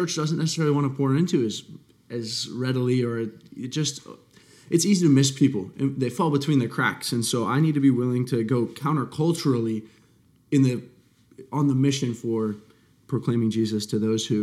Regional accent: Ohio, United States; So I hail from Ohio. I am an exercise science major here at Wingate.

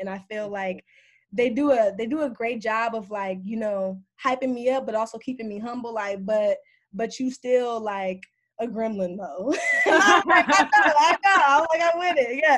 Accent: Los Angeles, California, United States; One, I'm from Los Angeles originally. But being out here, like on the Northeast, it's so beautiful to see the leaves change and to experience the fall.

